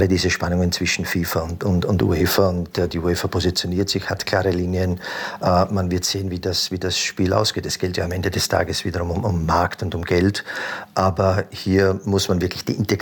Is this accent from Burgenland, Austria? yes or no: yes; Burgenland, Austria; auch im Burgenland beispielsweise, wo ich her bin.